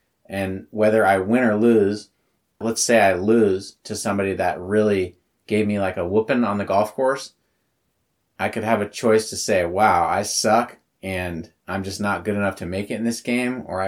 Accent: Santa Cruz, California, United States; San Jose, California, not too far from where I grew up in Santa Cruz.

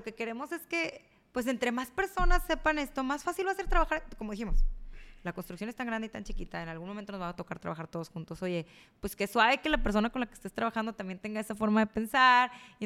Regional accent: Mexico; soy la primera mexicana en tener esa certificación.

